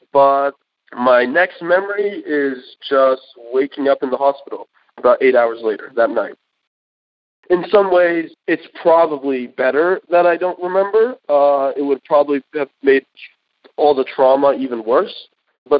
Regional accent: the South, United States; My background is Iranian-American, and I grew up Muslim. And for me, growing up in the South particularly, I had always been sort of around these experiences of racism, either directly or indirectly.

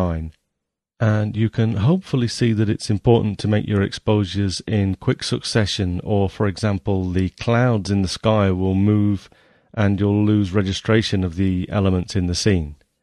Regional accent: East Midlands, United Kingdom; was shot way back in 1992 in Nottingham, near my hometown in England.

